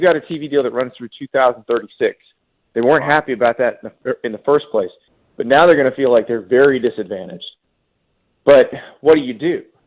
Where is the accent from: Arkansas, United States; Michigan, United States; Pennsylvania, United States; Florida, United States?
Florida, United States; Orlando; And you know, I grew up in Orlando, and when I was in high school, UCF was just basically considered 13th grade.